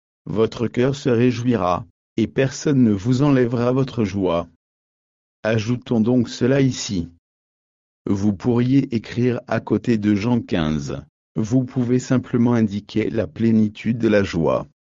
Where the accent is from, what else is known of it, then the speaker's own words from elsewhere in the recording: United States; Et en tant qu'Américain, on ne suit pas le foot de très près ici.